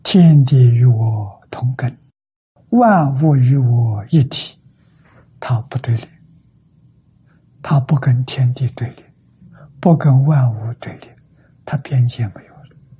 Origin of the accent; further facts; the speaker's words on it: China; 这两种呢，我们中国人就要说一个字，成见。